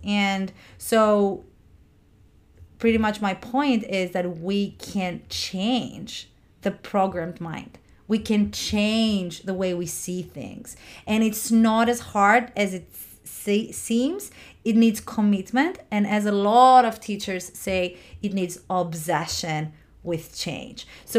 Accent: Greece; also born or lived in Latin America / Middle East / United Kingdom; now in United States; I come from Greece, I live in the United States, I've lived in Latin America, I've lived in Middle East, I lived in like in the UK. So I've lived in many different Western, mostly Western.

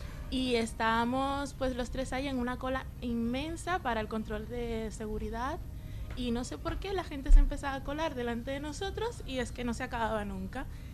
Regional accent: Cuba; Soy cubana, voy a Cuba.

